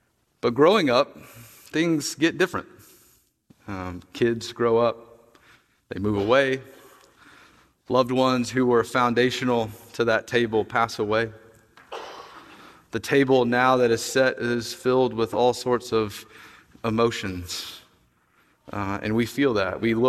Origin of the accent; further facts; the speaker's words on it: Tennessee, United States; I'm from Tennessee, by the way, if you didn't know that. I don't have much of an accent, but I've got some.